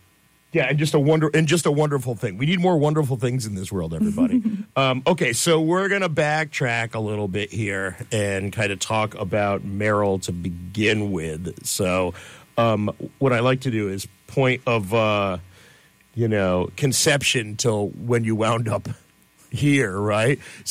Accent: Schenectady, New York, United States; Yeah, yeah. I grew up near there. I grew up in Schenectady.

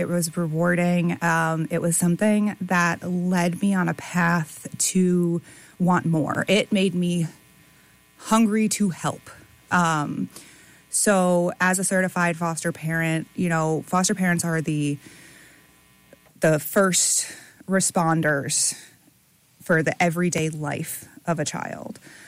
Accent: Delmar, New York, United States; Yeah, cool. Yeah. So I grew up in Delmar, New York. I went to 3 different high schools, ultimately graduating from Doan Stewart in Rensselaer.

